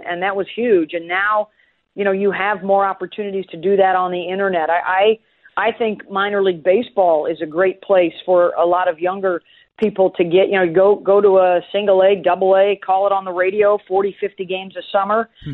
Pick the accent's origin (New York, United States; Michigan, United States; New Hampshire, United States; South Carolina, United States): New York, United States; Syracuse; it was Syracuse from my hometown and Brianna Stewart, who was from my high school, playing on the other side for Connecticut.